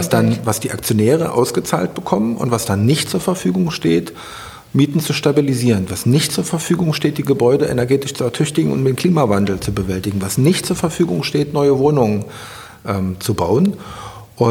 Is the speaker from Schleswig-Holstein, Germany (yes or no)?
no; Berlin, Germany; Müggelsee, ich bin am Müggelsee aufgewachsen und mit dem Faltboot über den Müggelsee gefahren. Da habe ich meine Kindheit verbracht.